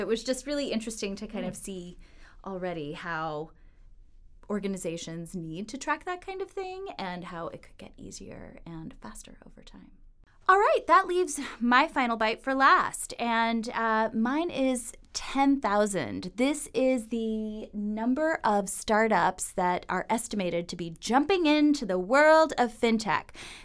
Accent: Texas, United States; I actually grew up not in Austin, but I did go to school there.

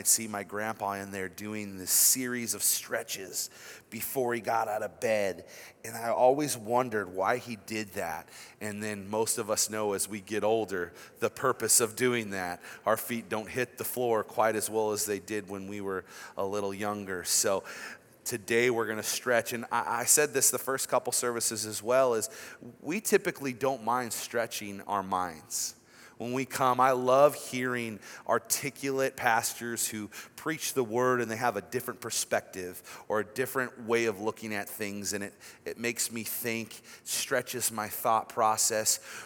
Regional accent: Bakersfield, California, United States; I'm from the Bakersfield community over there

